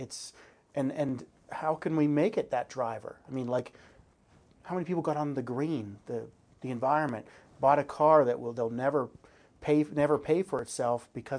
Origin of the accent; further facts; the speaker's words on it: New Jersey, United States; See, I grew up on the East Coast.